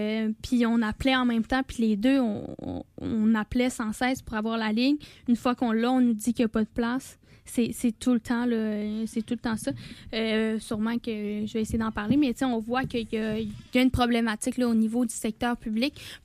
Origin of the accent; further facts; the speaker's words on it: Quebec, Canada; Moi, je viens du Saguenay, là, je sais pas si c'est okay.